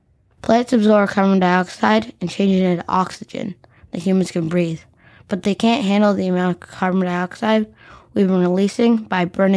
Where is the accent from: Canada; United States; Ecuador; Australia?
Canada; Toronto, Ontario; and I'm from Toronto.